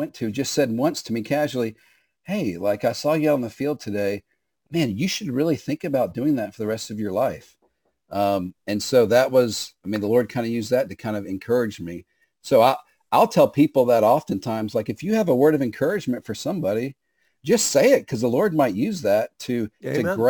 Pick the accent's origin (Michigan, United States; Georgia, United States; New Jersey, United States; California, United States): Georgia, United States; Atlanta; I grew up in Atlanta, Georgia, and my parents did not allow us to have video games.